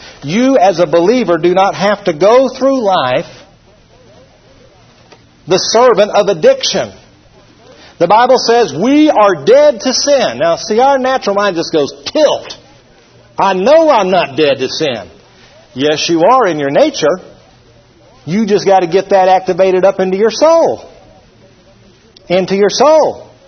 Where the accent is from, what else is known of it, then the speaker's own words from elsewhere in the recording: Georgia, United States; I said, well, you know, I'm from Georgia, and you can get it any time up there.